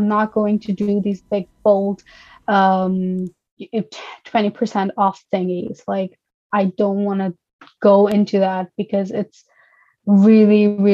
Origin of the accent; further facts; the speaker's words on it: Pakistan; English is a second language; now in Germany; So I come from Pakistan. I'm originally from Pakistan